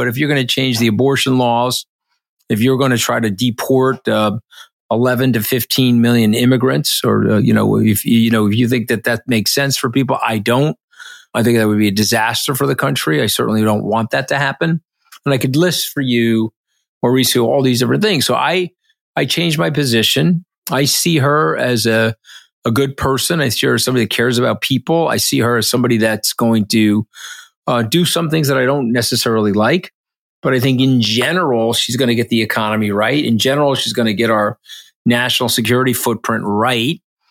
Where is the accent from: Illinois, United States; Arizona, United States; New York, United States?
New York, United States; And then I, of course, I'm a New Yorker, so I fired back.